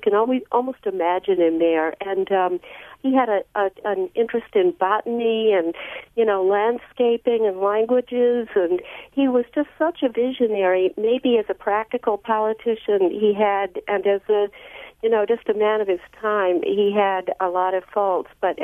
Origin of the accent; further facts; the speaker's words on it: Virginia, United States; Well, I grew up in Virginia.